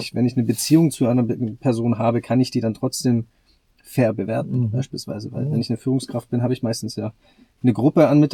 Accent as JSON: {"language": "German", "region": "Southern Germany", "country": "Germany", "said": "Wir kommen aus dem Süden von Deutschland. Da gibt es große Firmen, da gibt es Firmen, die alteingesessen sind, traditionelle Firmen"}